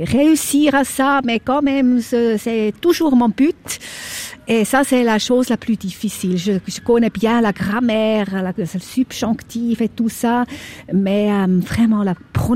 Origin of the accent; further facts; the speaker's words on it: German-speaking Switzerland, Switzerland; accent: Swiss German; first language Swiss German; French is a second language; Bon, j'ai un accent, je sais, je suis suisse allemande